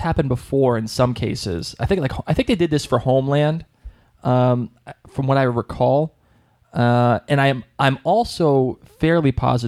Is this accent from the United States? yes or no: no; Ireland; No, I'm Irish. I'm Irish, and, you know, we're basically cousins